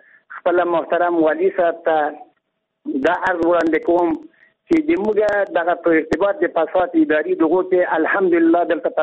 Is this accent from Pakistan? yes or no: no; Logar, Afghanistan